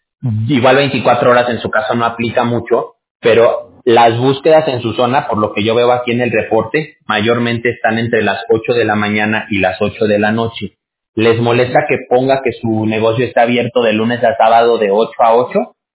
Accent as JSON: {"language": "Spanish", "region": "Aguascalientes", "country": "Mexico", "said": "Yo también soy mexicano. Yo soy de Aguascalientes."}